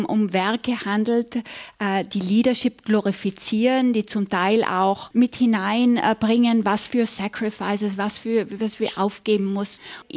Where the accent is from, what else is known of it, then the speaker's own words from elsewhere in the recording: Italy; also born or lived in Spain; ich komme selber aus Italien, habe längere Zeit jetzt in Spanien gelebt